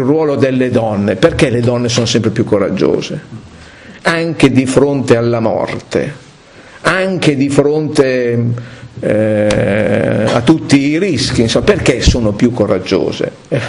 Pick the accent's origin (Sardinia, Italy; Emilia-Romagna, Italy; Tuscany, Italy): Emilia-Romagna, Italy; venire dalle mie parti a fare un discorso per commemorare 33 preti ammazzati, insomma, in tutta l'Emilia Romagna